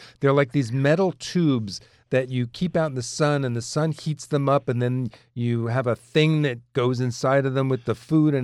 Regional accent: New York, United States; I grew up in New York.

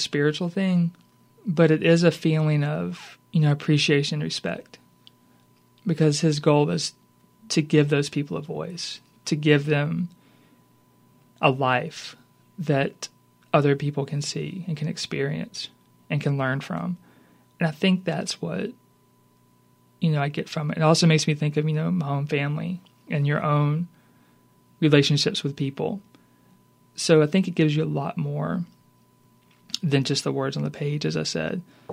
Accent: Louisiana, United States; You know, growing up in North Louisiana, you always hear that things are different down here, and you don't necessarily realize it until you move down here.

